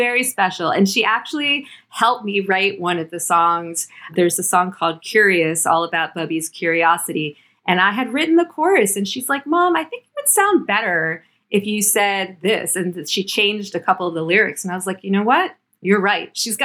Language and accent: English; Miami, Florida, United States; And, you know, I grew up in Miami and they were all in Florida. So I got to see them all the time and we were very close.